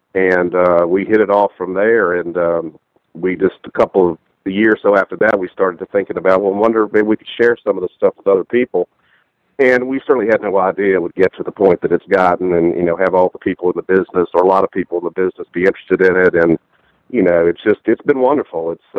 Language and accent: English; Richmond, Virginia, United States; And I'm from Richmond, Virginia, which is, you know, about 3 hours from Raleigh.